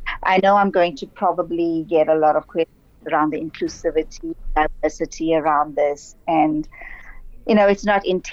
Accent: South Africa; born there; also born or lived in India; I'm South African born, but I've done quite a lot of work in India as well.

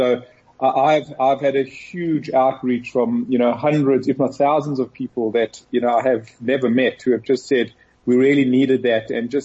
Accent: South Africa; we as South African entrepreneurs, actually the playing field is not as bad as we think.

